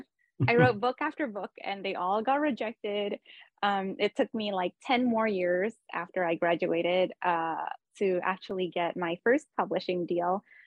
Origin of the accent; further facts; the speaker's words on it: Singapore; now in Jakarta, Indonesia; So I'm here in Jakarta, Indonesia. But I moved around a lot as a kid. I grew up in Singapore and did my undergrad in California and then my master's in Oxford.